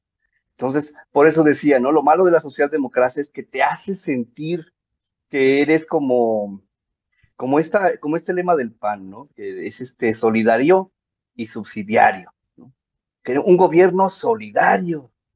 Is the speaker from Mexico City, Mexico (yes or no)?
yes; Mexico City, Mexico; Yo soy de Plateros, de ahí de la colonia donde Edward se está inventando esa historia chida.